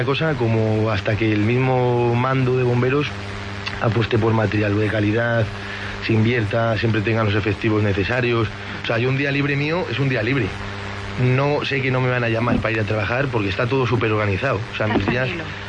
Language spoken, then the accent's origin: Spanish; León, Castile and León, Spain; aunque yo presuma como leonés y defienda a leones a muerte